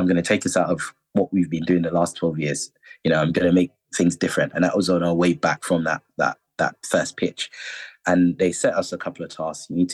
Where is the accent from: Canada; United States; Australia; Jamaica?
Jamaica; We grew up as brothers in Jamaica.